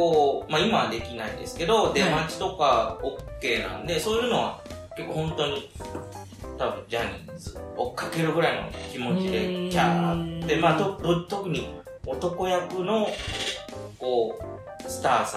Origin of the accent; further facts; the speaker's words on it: Shikoku, Japan; 地元は四国なんですけど、まあ、四国からその兵庫県宝塚までよく見に行ってましたね。